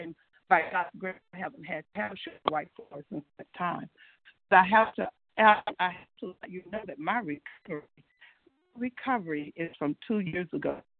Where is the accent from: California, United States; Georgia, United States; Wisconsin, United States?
Georgia, United States; from Georgia.